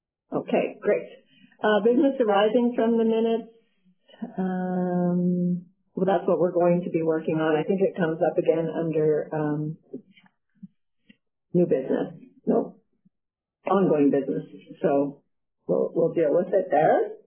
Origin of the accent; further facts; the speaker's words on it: Qualicum Beach, British Columbia, Canada; I grew up in Qualicum Beach, in nature and loving nature